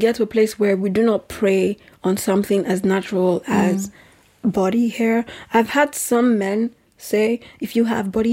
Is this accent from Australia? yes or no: no; Nigeria; now in Europe; I grew up in Nigeria and we didn't used to shave legs. When I moved to Europe, I saw that people shave legs.